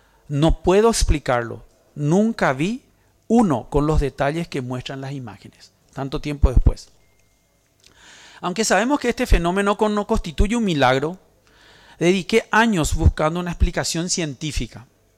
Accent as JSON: {"language": "Spanish", "town": "Itá", "region": "Central", "country": "Paraguay", "tie": "born or raised there", "said": "cuando en mi pueblo Itá, mi padre me despedía con un beso."}